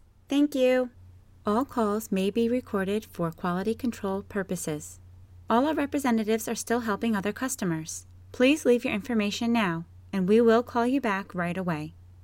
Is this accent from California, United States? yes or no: no; New Jersey, United States; from New Jersey.